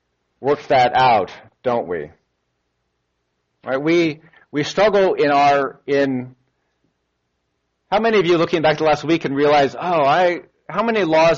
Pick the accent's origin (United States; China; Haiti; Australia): United States; the South; I'm a kind person. I grew up in the South.